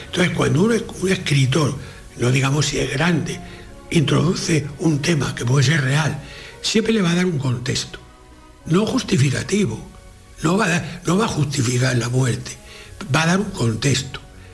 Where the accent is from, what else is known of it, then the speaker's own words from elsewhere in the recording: Castile, Spain; Pero yo entiendo esa novela, la entiendo perfectamente, porque siendo castellano, esa violencia, yo la entiendo, tremenda.